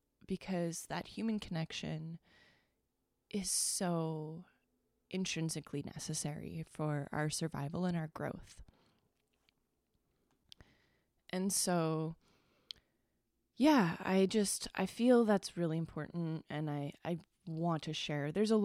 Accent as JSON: {"language": "English", "region": "Ontario", "country": "Canada", "said": "I'm from Northern Ontario, and I am going to be 33 years old on the 11th of August."}